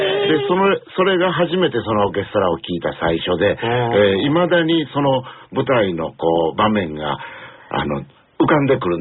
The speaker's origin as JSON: {"language": "Japanese", "region": "Osaka", "country": "Japan", "said": "いや、私は大阪の阿倍野区の出身です。"}